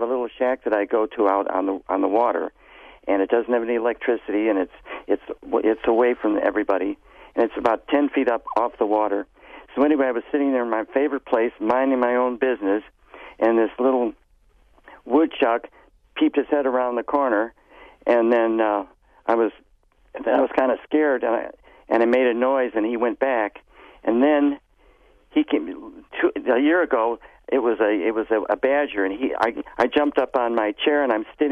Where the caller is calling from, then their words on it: Burlington, Wisconsin, United States; I'm calling from Burlington. We're having our Chicago or our Chocolate Fest today.